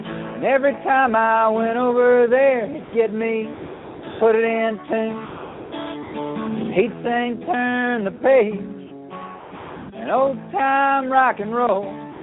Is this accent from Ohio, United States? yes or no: yes; Wellston, Ohio, United States; also born or lived in Athens / Wilkesville; I was born in Athens, and I grew up in Wellston and Wilkesville, and I've been living in Athens for a few years now.